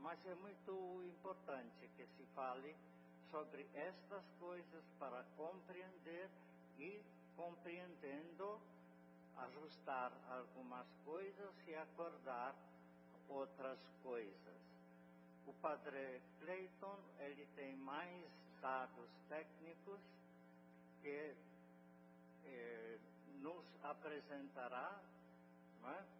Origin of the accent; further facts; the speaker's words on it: Anápolis, Goiás, Brazil; De onde você é? De Anápolis. Eu sou do centro.